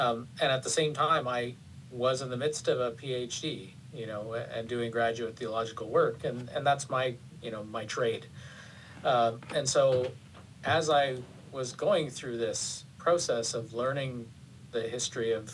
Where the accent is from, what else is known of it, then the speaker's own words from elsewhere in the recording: Canada; For me as a Canadian